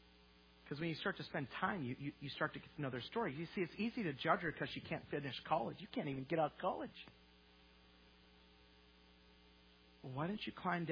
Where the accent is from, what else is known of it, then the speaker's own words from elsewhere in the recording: Idaho, United States; would have my parents over and we'd eat roast beef and mashed potatoes because we're from Idaho.